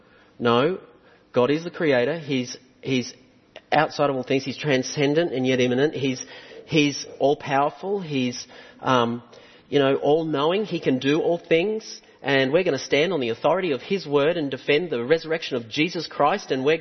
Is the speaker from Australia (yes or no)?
yes; Australia; And I'm from Australia, so I know what it's like to be a little bit more reserved, all right?